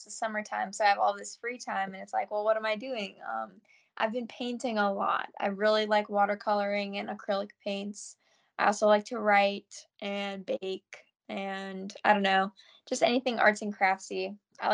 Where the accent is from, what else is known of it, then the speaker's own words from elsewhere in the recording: Durham, North Carolina, United States; I'm a rising junior at Elon, and I'm from Durham, North Carolina.